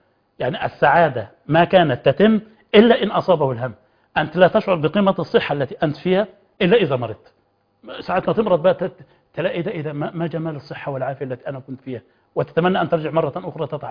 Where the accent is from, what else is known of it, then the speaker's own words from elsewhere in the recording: Egypt; كلنا كمصريين